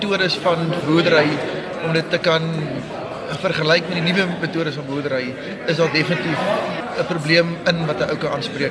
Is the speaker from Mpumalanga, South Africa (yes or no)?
no; Bloemfontein, Free State, South Africa; ek is van die Bloemfontein omgeving. Ons is net so buiten Bloemfontein.